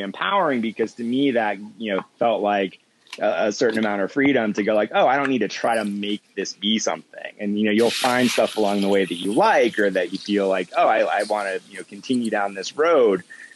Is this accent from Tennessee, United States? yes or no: no; Savannah, Georgia, United States; I grew up in Savannah, Georgia, so I would go there in the summers and hang out with them a little bit.